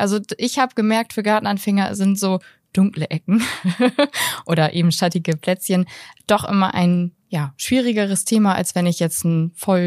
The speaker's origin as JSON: {"language": "German", "region": "Bremen", "country": "Germany", "said": "ich komme aus Bremen und bei uns sagt man irgendwie Grünmarkt."}